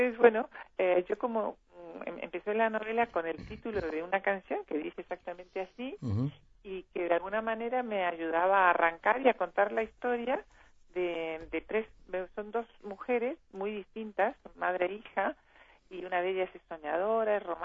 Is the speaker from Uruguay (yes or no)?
yes; Uruguay; yo soy uruguaya, soy escritora, soy madre, soy abuela